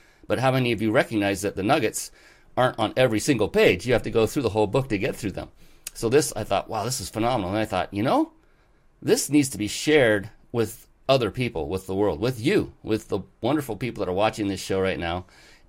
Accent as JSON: {"language": "English", "region": "West Coast", "country": "United States", "said": "I'm from the West Coast."}